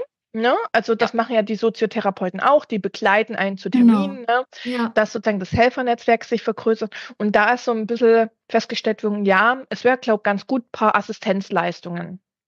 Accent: Saxony, Germany; in Sachsen, also wo ich herkomme

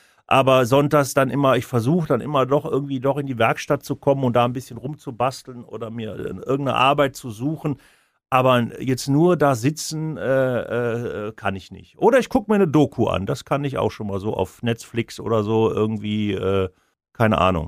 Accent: Rhineland, Germany; ich bin ja auch Rheinländer

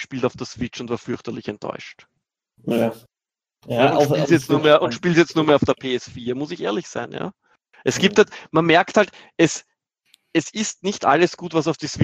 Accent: Austria; Bei uns in Österreich

